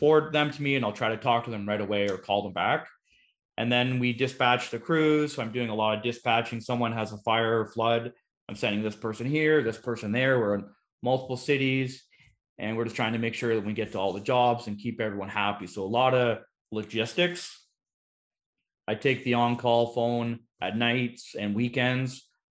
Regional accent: Peterborough, Ontario, Canada; I'm from Ontario originally, just outside of Toronto, a town called Peterborough.

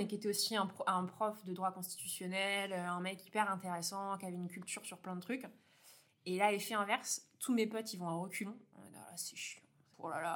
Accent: Normandy, France; Mais ouais, je suis du Cotentin. J'étais en Normandie et donc, je suis fait mon collège, mon lycée là-bas.

